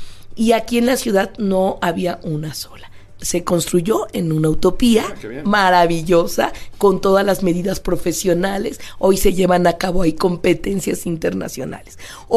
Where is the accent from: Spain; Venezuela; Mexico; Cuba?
Mexico; Mexico City; Yo soy orgullosamente chilanga, ¿sí?